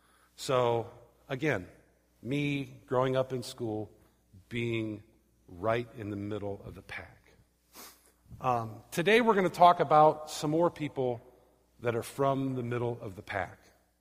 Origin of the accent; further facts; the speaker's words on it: Canton, Ohio, United States; I grew up in Canton, Ohio, lived there for 22 years, and I went once for about 2 hours